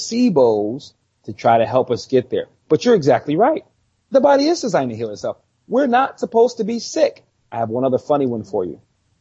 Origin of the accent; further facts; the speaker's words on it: United States; I've lived in Europe for a short period of time, but I'm grateful that I'm an American.